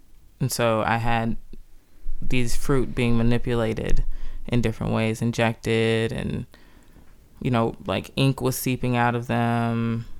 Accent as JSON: {"language": "English", "town": "Oakland", "region": "California", "country": "United States", "tie": "born or raised there", "said": "I was born in Berkeley, grew up in Oakland."}